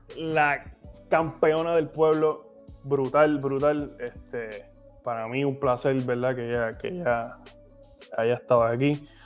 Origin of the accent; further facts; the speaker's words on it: Puerto Rico; Yo soy puertorriqueño igual que Amanda.